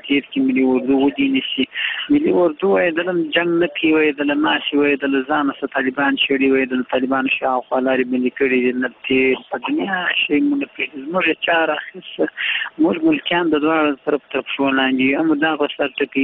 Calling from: Uruzgan, Afghanistan; روزګان ولایت شیراسه ولسوالۍ څخه خبرې کوم.

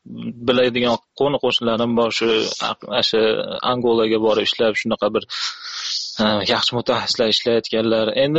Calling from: Russia; Men Rossiyadan.

